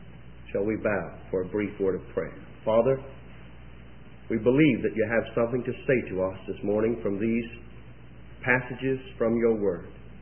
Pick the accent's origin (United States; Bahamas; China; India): Bahamas; It has been mentioned that I'm from the Bahamas, and the Bahamas is just east of the Florida coast. I live up on a little island about 200 miles east of Miami or Fort Lauderdale, whichever way you want to go. And the island is very small